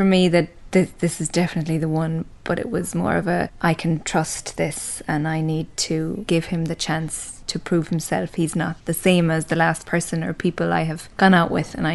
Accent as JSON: {"language": "English", "town": "Killarney", "region": "County Kerry", "country": "Ireland", "said": "I'm from Killarney."}